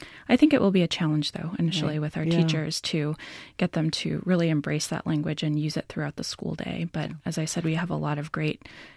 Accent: the Dakotas, United States; And I'm actually not from the Wampanoag tribe. I'm from the Standing Rock Sioux tribe. And so I grew up in the Dakotas.

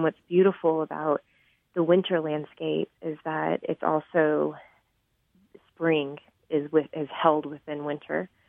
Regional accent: Houston, Texas, United States; growing up in Houston, I just wasn't aware. Like, we didn't take the train as a kid.

